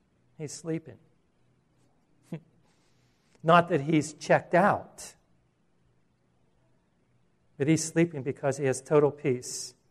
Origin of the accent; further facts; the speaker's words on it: Pittsburgh, Pennsylvania, United States; Now, I'm from Pittsburgh, we used to go up to Lake Erie to vacation.